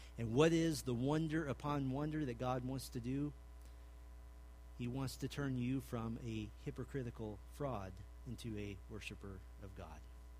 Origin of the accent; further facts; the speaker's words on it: Texas, United States; I'm from Texas. We have counties bigger than New Jersey.